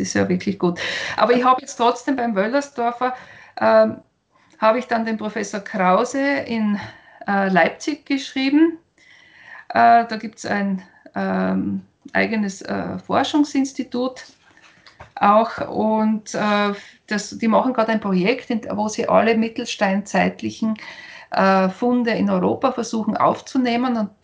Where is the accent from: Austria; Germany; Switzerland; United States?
Austria; da bei uns in Österreich halt auf unserem Gebiet.